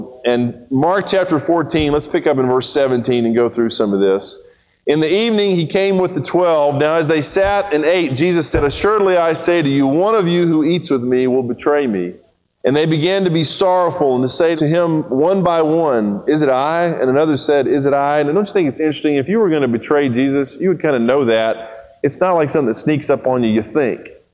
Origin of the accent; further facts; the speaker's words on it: Brazil; And where I grew up in Brazil